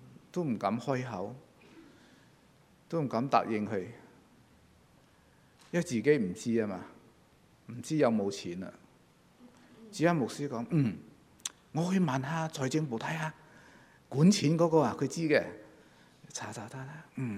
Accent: China; 西人的做法跟我們中國人很多是不同的

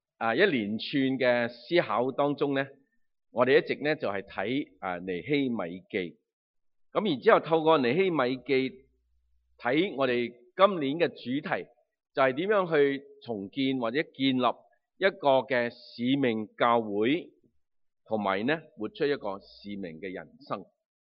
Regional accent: China; 作为一个中国人唔係话指责人哋，自己中国人

